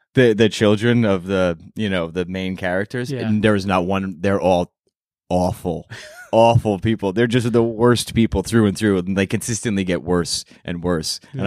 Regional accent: New York, United States; now in New York City, United States; Yeah, yeah. I grew up on Long Island. I've been living in the city for, you know, a better part of my adult life

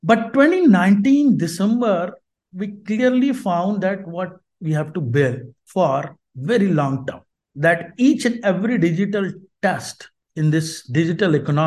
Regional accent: Noida, Uttar Pradesh, India; set up their quality engineering lab right here in Noida. That's my hometown.

